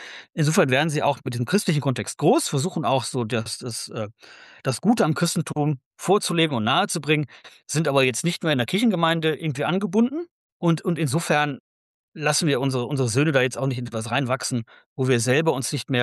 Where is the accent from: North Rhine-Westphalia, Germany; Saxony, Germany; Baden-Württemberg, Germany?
North Rhine-Westphalia, Germany; im Ruhrgebiet, wo ich herkomme